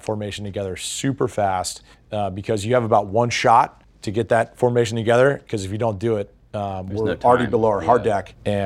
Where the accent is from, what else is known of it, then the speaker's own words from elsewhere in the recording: San Diego, California, United States; just seeing that skyline from my hometown, you know, I'm from San Diego.